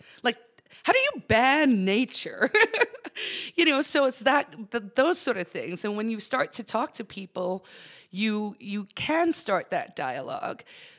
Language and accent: English; South Africa; moved away as an adult; now in United States; I came from South Africa in the mid-90s. I won a green card, which is why I moved here. I was, you know, an anti-apartheid activist. I grew up in a police state.